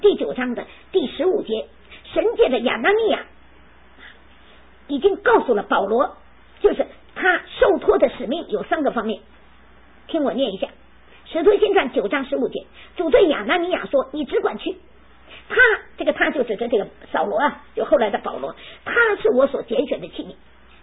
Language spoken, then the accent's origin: Chinese; China; 所以我们作为中国人，我们首先应该爱中国